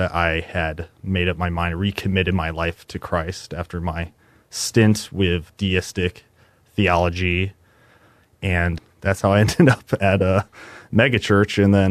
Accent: Michigan, United States; Well, you know, I was born and raised in West Michigan, and I don't think probably most of your viewers know that, but West Michigan's generally the beating heart of the Dutch Reform movement and church in the United States.

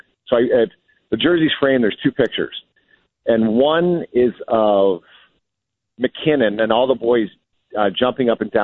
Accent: Canada; being a Canadian

